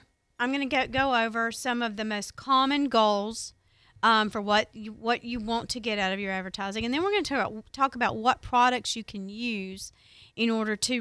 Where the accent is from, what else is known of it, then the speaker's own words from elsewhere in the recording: the South, United States; I'm from the South, and I've heard it all my life.